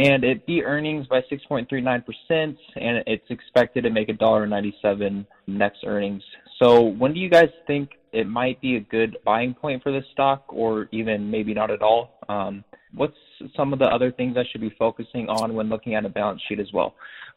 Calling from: Boise, Idaho, United States; I'm from Boise, Idaho.

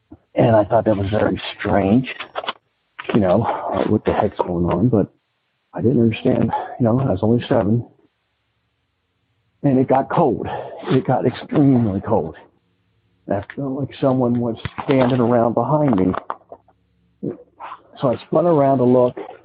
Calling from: Cincinnati, Ohio, United States; I'm calling from Cincinnati, Ohio.

